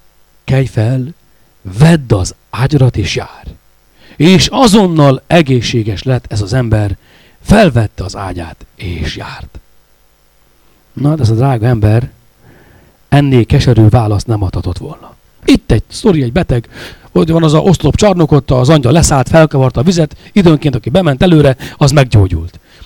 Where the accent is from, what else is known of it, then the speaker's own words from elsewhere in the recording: Nagyharsány, Baranya, Hungary; én vidéken nőttem fel, Nagyharsányban.